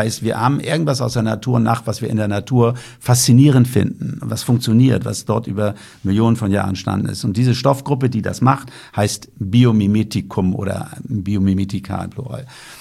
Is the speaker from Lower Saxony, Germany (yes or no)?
yes; Lower Saxony, Germany; Ich komme ja aus der Lüneburger Heide